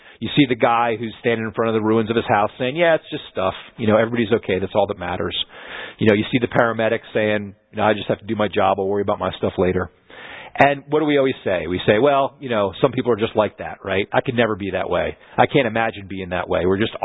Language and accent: English; New Jersey, United States; now in Florida, United States; I grew up in New Jersey. I have a lot of relatives up there.